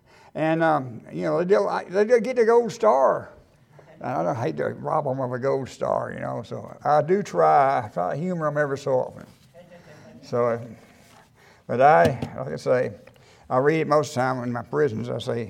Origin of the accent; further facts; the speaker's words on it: Texas, United States; I'm a Texan, and this is a disclaimer.